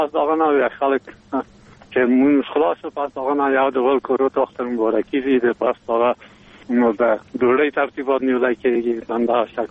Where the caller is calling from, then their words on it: Parwan, Afghanistan; د پروان ولایت نه